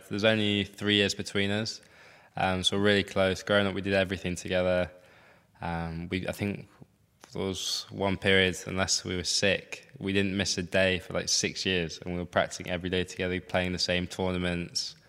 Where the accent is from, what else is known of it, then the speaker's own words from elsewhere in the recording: United Kingdom; Obviously, being British helps